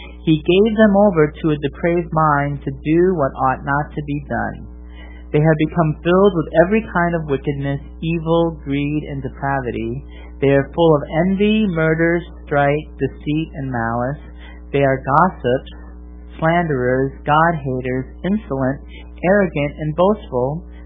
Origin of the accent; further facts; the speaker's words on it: Wisconsin, United States; Living in and growing up in Wisconsin